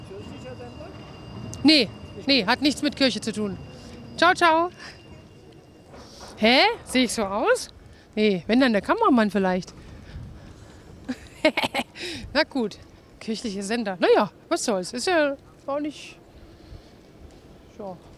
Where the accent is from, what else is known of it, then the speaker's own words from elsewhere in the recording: Berlin, Germany; Ich komme aus Berlin und wir wollen heute wissen, wie lebt sich's denn in Erfurt?